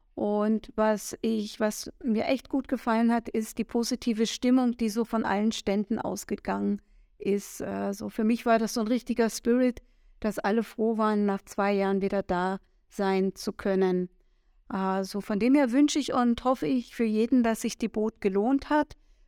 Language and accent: German; Southern Germany, Germany; Ich komme aus Süddeutschland.